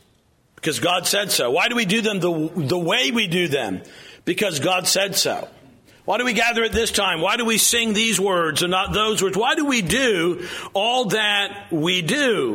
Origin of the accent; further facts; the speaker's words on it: New York, United States; now in Kentucky, United States; I'm from Kentucky. I live in Kentucky. I'm from New York. I live in Kentucky.